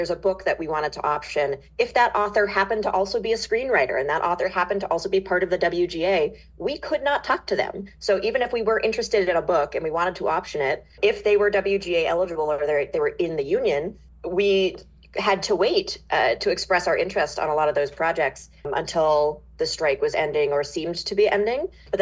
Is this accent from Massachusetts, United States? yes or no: yes; Boston, Massachusetts, United States; now in Los Angeles, United States; I am from the East Coast. I'm from the Boston area. And I moved out to LA in 2015 or so to start my entertainment career with NBC Universal.